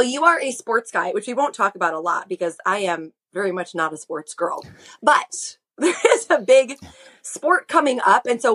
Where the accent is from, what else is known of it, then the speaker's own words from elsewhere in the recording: Michigan, United States; also born or lived in Chicago; I grew up in Michigan and then lived in Chicago suburbs myself.